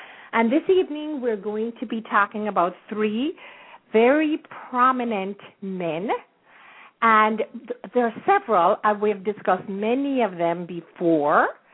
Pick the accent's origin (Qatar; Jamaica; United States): Jamaica; we were born and raised in Jamaica, land we love.